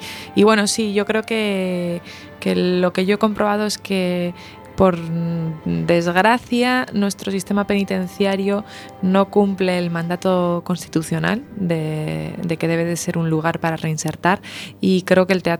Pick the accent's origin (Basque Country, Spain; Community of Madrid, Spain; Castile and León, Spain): Castile and León, Spain; Valladolid; Que soy de Valladolid también.